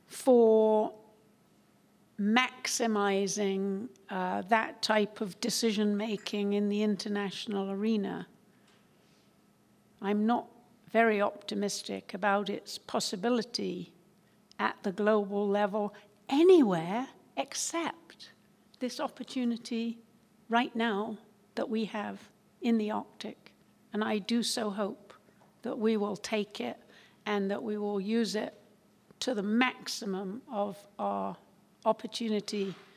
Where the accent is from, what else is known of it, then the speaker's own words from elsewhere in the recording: United Kingdom; I'm a Brit, I'm not an American